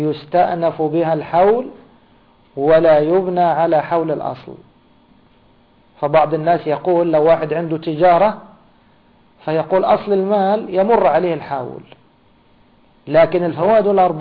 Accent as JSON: {"language": "Arabic", "country": "Egypt", "said": "كما هو مثلا عندنا في مصر محصول في الصيف ومحصول في الشتاء"}